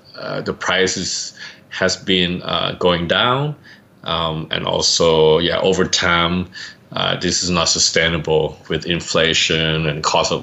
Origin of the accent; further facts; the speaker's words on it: Thailand; I'm from Thailand.